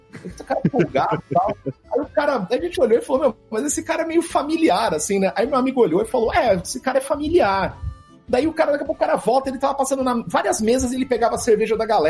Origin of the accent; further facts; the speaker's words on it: Brazil; Ele falou, pô, cara, tá bebendo, aí que legal, de onde você é? Eu sou do Brasil.